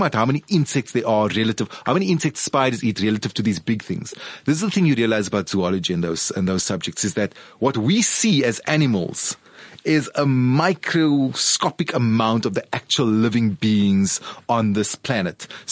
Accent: Crossy Park, Western Cape, South Africa; I grew up in Crossy Park, like 40 minutes away.

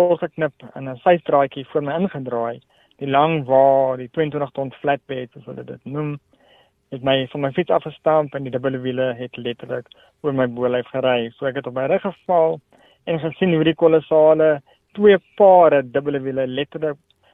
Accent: Western Cape, South Africa; Ek het groot geword in Portable in die Boland.

